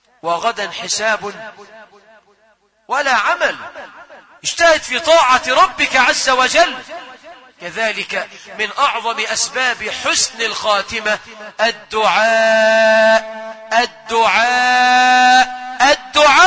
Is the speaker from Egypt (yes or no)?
yes; Egypt; اجعل بلدنا مصر خير البلاد، واجعل أهلها خير العباد